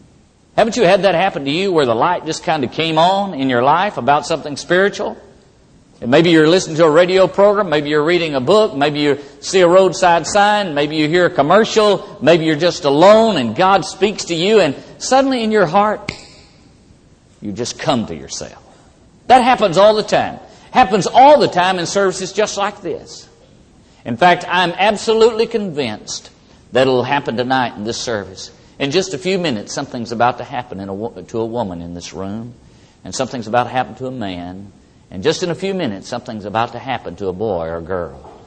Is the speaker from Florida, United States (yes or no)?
yes; Daytona Beach, Florida, United States; when they tell them I'm from Daytona Beach, Florida.